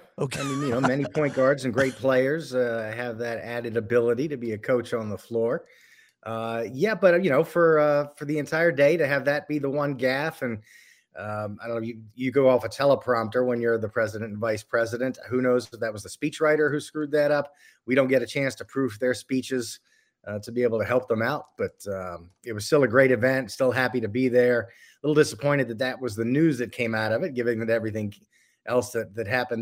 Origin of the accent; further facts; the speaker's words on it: Virginia, United States; Yeah, I mean, I was born, I grew up in Northern Virginia, so just outside of D.C.